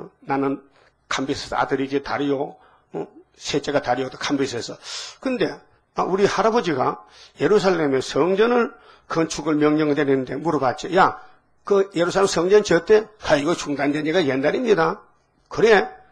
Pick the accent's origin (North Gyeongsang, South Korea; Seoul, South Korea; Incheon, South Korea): North Gyeongsang, South Korea; Uiseong; 나하고 알고 보니 선산이요. 난 의성인데.